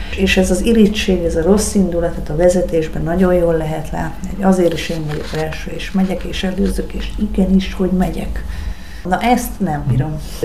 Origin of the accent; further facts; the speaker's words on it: Hungary; hát magyarok vagyunk, büszkék legyünk